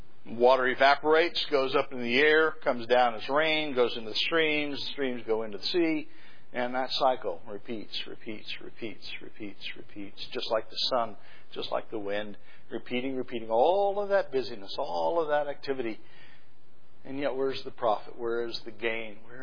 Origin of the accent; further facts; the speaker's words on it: New Mexico, United States; I grew up in the Staked Plains of eastern New Mexico, and the wind always blows there.